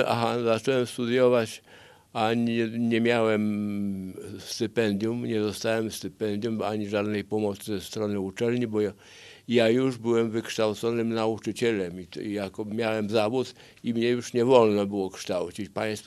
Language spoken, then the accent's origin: Polish; Włocławek, Kuyavian-Pomeranian Voivodeship, Poland; also born or lived in Szczecin / Łódź / Warsaw; Ja się urodziłem w Szczecinie. Chrzczony byłem w Łodzi i na własnych nogach do chrztu szedłem, a potem mieszkaliśmy trochę w Łodzi, trochę w Warszawie i osiedlili się rodzice na stałe we Włocławku i tam skończyłem ogólniaka.